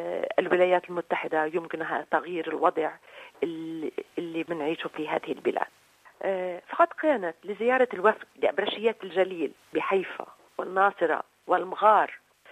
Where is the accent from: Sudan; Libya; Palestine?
Palestine; فلسطينية سعيدة جدا لاستمرارية زيارات وفد الأساقفة من أوروبا وأمريكا الشمالية للأراضي المقدسة